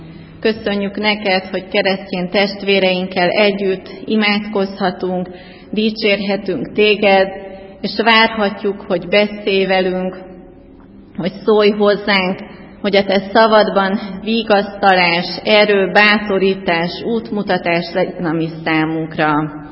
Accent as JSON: {"language": "Hungarian", "region": "Veszprém County", "country": "Hungary", "tie": "born or raised there", "said": "akkor a Bakonyban nőttem fel, ahol szép nagy dombok voltak, meg hegyek"}